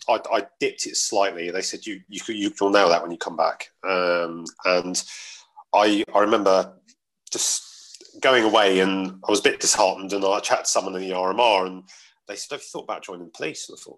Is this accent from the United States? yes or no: no; London, United Kingdom; And I've come from, I grew up in South London, and I came from a very diverse community. My dad's South American